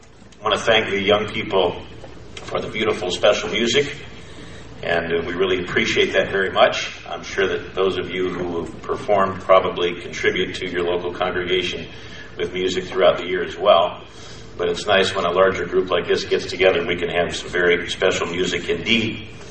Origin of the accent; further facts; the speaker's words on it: Detroit, Michigan, United States; My parents are actually from Pennsylvania. They were born and raised in Pennsylvania and then moved to Detroit and then had us kids.